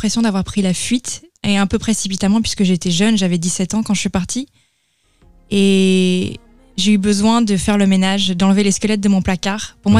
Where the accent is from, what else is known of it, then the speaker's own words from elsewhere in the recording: Arras, Hauts-de-France, France; je suis née à Arras, j'ai vécu toute ma vie là-bas. Mais j'ai décidé de quitter cette ville parce que je m'y sentais pas à ma place.